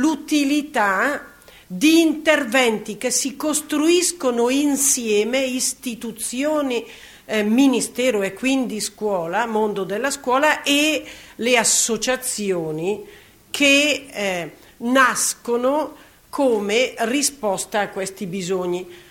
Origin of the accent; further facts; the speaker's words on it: Bergamo, Lombardy, Italy; essendo io bergamasca